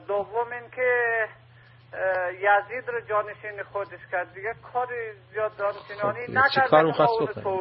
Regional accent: Afghanistan; دوماً ما اهل افغانستان هستیم.

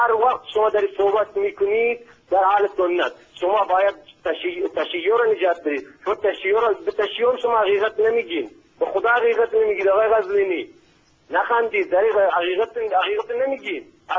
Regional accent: Sistan and Baluchestan, Iran; من برادر شیعه دارم تو بلوچستان، من خودم بچه بلوچم اینجا در واقع دارم کار میکنم.

